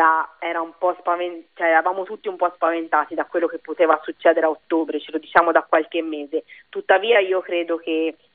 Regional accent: Florence, Tuscany, Italy; Io sono di Firenze, quindi non potevo non essere in piazza.

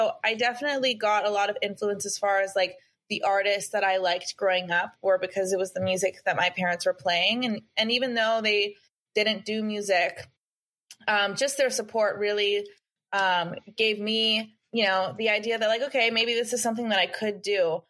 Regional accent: Ontario, Canada; now in Los Angeles, United States; Born and raised in a small town, like an hour from Toronto in Ontario, Canada. And I've been in LA for like 7 years now.

